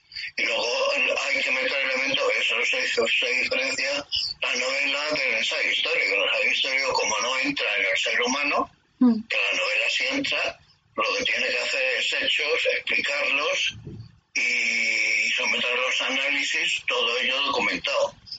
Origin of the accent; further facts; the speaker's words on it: Ciudad Real, Castilla-La Mancha, Spain; porque yo soy de Ciudad Real y mi padre me enviaba para pagar la pensión y por el colegio mayor